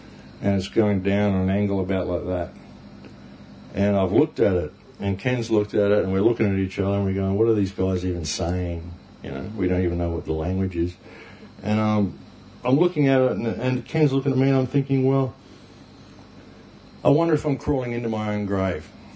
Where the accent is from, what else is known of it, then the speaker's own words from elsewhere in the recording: Australia; And I'm saying, hey, man, I'm from Australia. Everything's close.